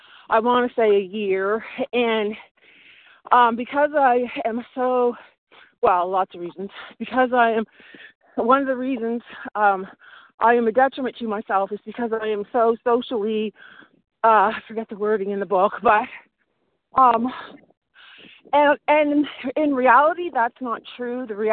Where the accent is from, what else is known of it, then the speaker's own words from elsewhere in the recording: Nova Scotia, Canada; And I'm from Nova Scotia.